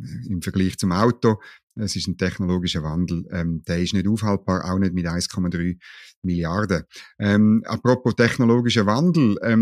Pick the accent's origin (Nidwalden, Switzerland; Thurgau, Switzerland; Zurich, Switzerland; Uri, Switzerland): Thurgau, Switzerland; Also ich weiß nicht, ich bin im Thurgau aufgewachsen, ich kann das R auch nicht rollen.